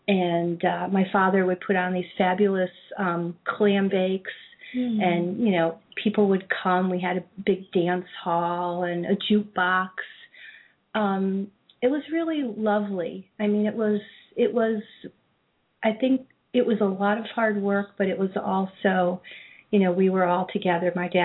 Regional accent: Broadalbin, New York, United States; Grew up about 20 miles west of Saratoga Springs in a little rural area, Broad Alban, near the Sacandaga Reservoir.

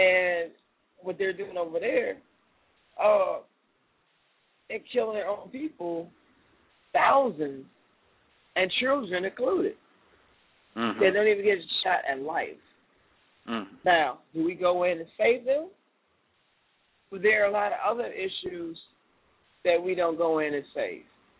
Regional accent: Detroit, Michigan, United States; Number one, my hometown, Detroit. Look at it. It's in shambles.

